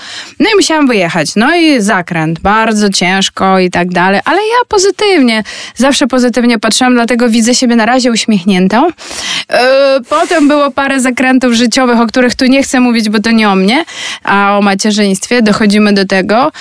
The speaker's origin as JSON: {"language": "Polish", "country": "Ukraine", "second_language": "Polish", "said": "Jestem po prostu, tu akurat jestem typową Ukrainką."}